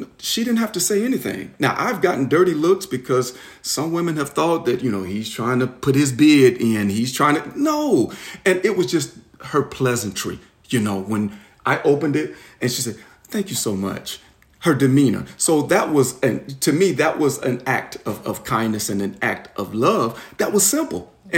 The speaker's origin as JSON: {"language": "English", "region": "the South", "country": "United States", "tie": "born or raised there", "said": "I grew up here in the South. You know, we're Southern gentlemen."}